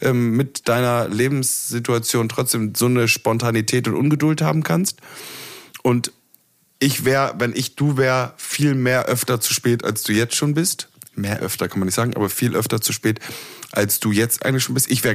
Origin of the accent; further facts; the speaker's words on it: Berlin, Germany; Ich identifiziere mich als Berliner.